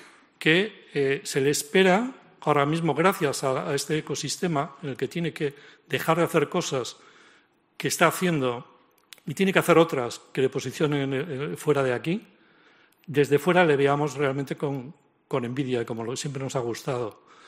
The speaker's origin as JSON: {"language": "Spanish", "region": "Cantabria", "country": "Spain", "moved": "as an adult", "said": "llevo 20 años ya fuera de Cantabria, pero no hay día que no lea los medios de comunicación de mi tierra, ¿no?"}